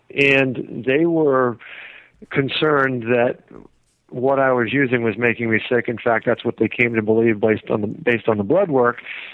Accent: Bradford, Maine, United States; Actually, in Bradford, Maine. It's a dairy farm town up in northern Maine.

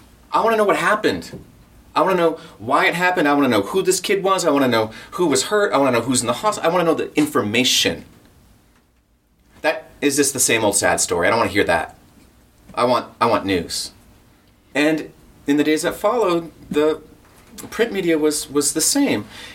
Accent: Leech Lake Reservation, Minnesota, United States; I'm from Leech Lake Reservation in Minnesota, and in Ojibwe Reservation. Red Lake is just north, just up the road, 30, 35 miles. It's really close to where I'm from.

